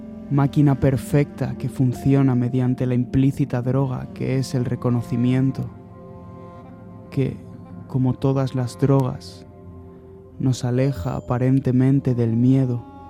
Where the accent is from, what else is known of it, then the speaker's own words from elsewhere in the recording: Alicante, Valencian Community, Spain; ahora en cuanto vuelva a Alicante, cuando pueda volver a mi tierra, ya me sentaré con ellos